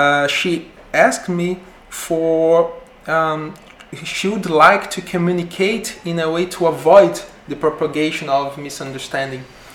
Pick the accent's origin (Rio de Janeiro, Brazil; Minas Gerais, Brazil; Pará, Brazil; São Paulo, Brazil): Pará, Brazil; Belém; English is a second language; I'm from Belém. I'm born in the Amazon.